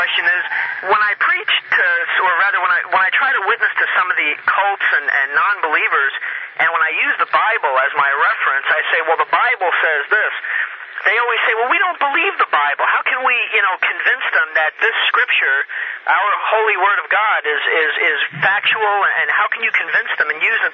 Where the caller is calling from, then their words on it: Los Angeles, California, United States; I'm calling from the Atwater District of Los Angeles.